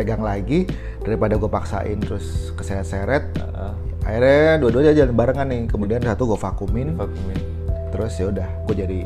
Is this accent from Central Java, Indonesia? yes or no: yes; Cilacap, Central Java, Indonesia; Kalau gue sebenarnya gue berasal dari Cilacap.